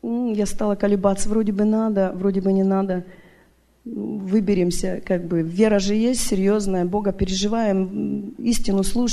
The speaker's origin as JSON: {"language": "Russian", "town": "Vancouver", "region": "British Columbia", "country": "Canada", "said": "я из Ванкувера. Я родилась в христианской семье."}